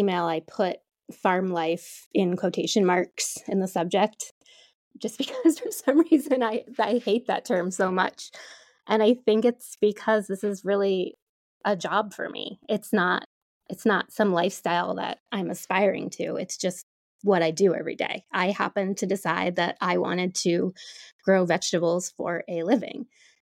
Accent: Vermont, United States; And so I moved back to my home state of Vermont

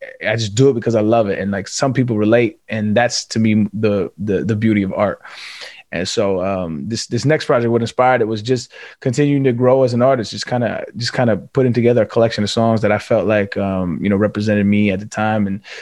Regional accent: United States; Like he's just dealt with an entirely different circumstance than I grew up with in America.

